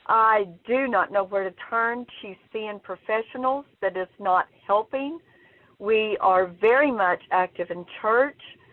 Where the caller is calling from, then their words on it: Texas, United States; I'm calling from Texas